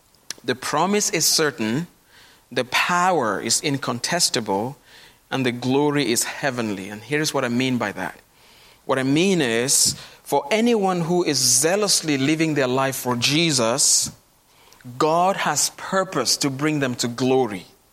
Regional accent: Cameroon; As I've shared with you before, I grew up in Cameroon, and we had all sorts of gods.

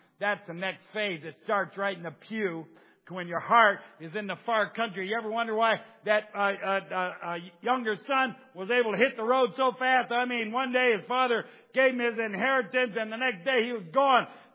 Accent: Ohio, United States; I tell people, I'm from Ohio.

